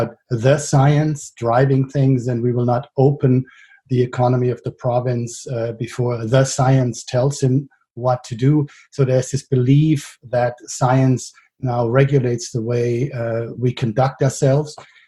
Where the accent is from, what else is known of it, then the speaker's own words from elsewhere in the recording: Frankfurt, Hesse, Germany; in my hometown of Frankfurt